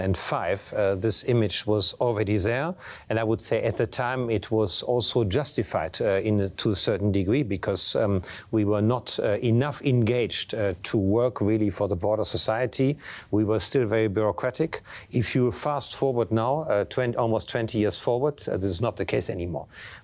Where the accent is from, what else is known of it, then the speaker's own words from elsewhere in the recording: North Rhine-Westphalia, Germany; first language German; English is a second language; I went to school near Düsseldorf in Germany and did all my childhood in Germany.